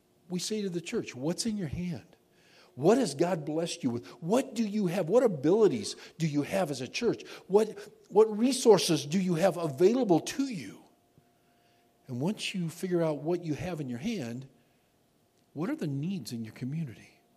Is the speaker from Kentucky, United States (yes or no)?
no; Illinois, United States; Now, I'm from Illinois.